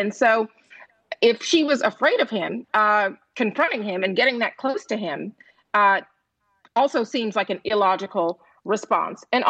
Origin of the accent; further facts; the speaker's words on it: Atlanta, Georgia, United States; I mean, I'm from Atlanta, and I just wrote an opinion piece about my hometown